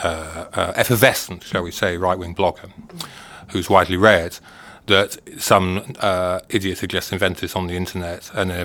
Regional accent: London, United Kingdom; she foisted a shockingly complicated and expensive deal on my hometown of London for its underground

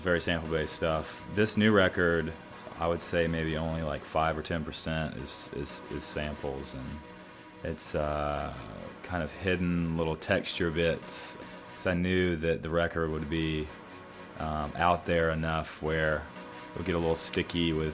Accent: Georgia, United States; there certainly isn't much cutting-edge dance music happening in the areas where I grew up in Georgia.

